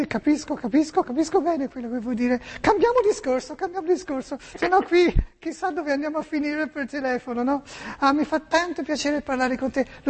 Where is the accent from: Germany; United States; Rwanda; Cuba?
United States; Massachusetts; ti ricordi come si chiama la mia cittadina dove vengo io dal Massachusetts?